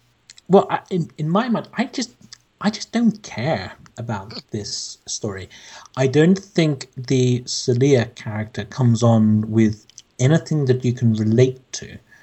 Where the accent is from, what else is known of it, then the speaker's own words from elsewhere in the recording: London, United Kingdom; from London.